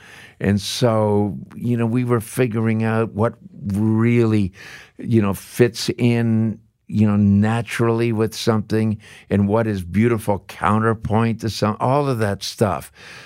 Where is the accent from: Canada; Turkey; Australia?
Canada; he was from the Mississippi Delta and I was from Canada